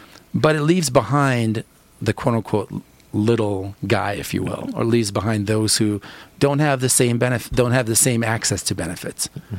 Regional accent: New York, United States; I'm originally from New York, ran a private equity firm for a number of years.

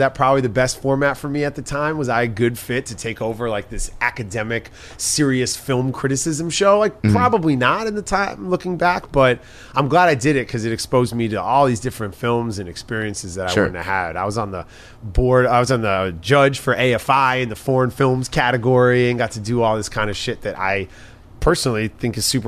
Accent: New York City, New York, United States; Yeah. Yeah, growing up, that was our like that was growing up in New York City. Weird experiences.

